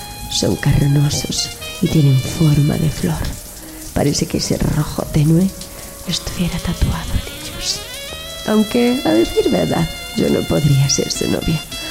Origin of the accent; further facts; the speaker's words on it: Catalonia, Spain; Acabo de mudarme. Soy de Cataluña.